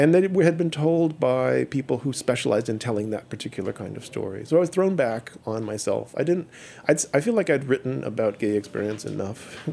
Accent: Manhattan, New York, United States; You know, I grew up in Manhattan, so there was a kind of exposure to French food.

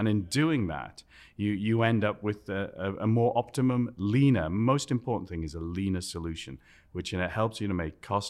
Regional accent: Ashington, North East England, United Kingdom; born there; I was born in Ashington. It's a little mining village in the northeast of England, near halfway between Newcastle and Edinburgh.

